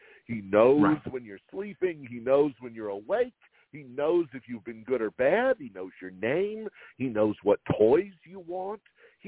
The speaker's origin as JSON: {"language": "English", "region": "Utah", "country": "United States", "tie": "born or raised there", "said": "where I grew up in Utah, is a fascinating place with a huge youth culture"}